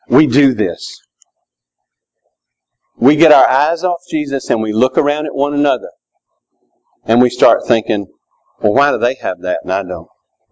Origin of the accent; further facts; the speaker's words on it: Georgia, United States; because we can mean you or y'all. I'm from Georgia. It's a good distinction.